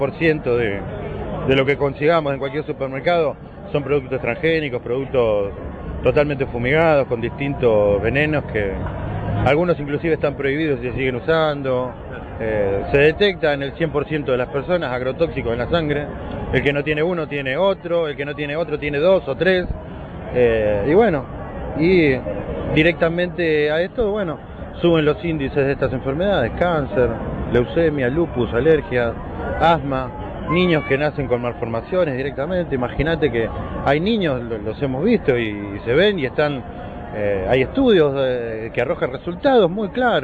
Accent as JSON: {"language": "Spanish", "country": "Argentina", "said": "porque, bueno, somos argentinos"}